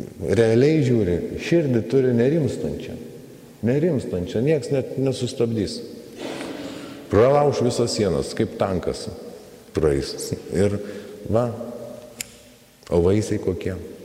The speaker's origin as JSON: {"language": "Lithuanian", "region": "Samogitia", "country": "Lithuania", "said": "kaip žemaitė tokį charakterį turėjom."}